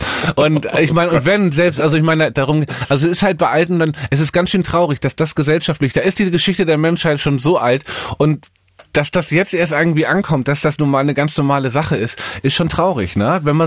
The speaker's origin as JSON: {"language": "German", "region": "Northern Germany", "country": "Germany", "said": "Da ist man als Norddeutscher, wir haben das nicht."}